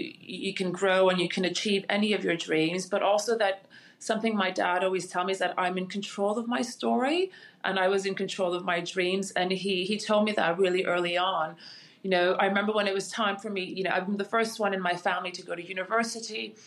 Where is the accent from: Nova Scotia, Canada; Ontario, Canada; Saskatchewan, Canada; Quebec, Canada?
Quebec, Canada; Montreal; I was born and raised in Montreal. My parents immigrated to Montreal about 45 years ago.